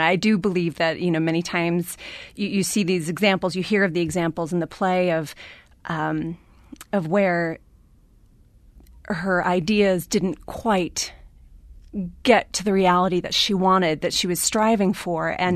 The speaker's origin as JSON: {"language": "English", "region": "New Jersey", "country": "United States", "said": "I'm from Jersey. I respect that."}